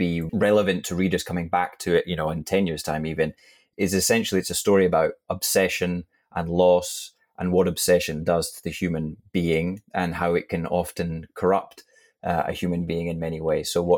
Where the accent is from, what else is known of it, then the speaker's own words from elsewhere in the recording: Scotland, United Kingdom; I'm the author of the piece you're about to listen to. I'm a Scottish writer.